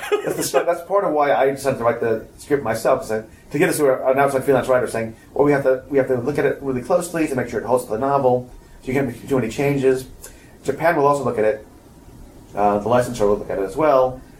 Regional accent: England, United Kingdom; Just because I'm English

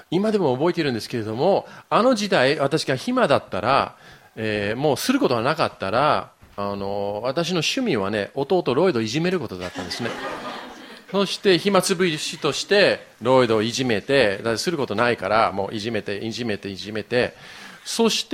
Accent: Yokohama, Kanagawa, Japan; 僕は横浜育ちなんだけれども

